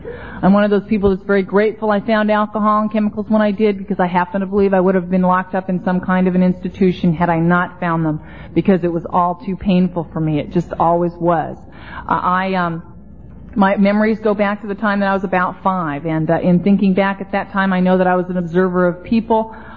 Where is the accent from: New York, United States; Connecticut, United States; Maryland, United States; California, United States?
California, United States; Los Angeles; born or raised there; now in Florida, United States